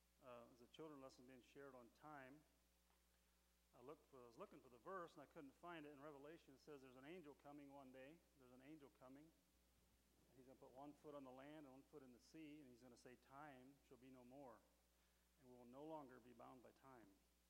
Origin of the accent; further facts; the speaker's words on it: Indiana, United States; we have four sons. We're from Indiana there, Allen County.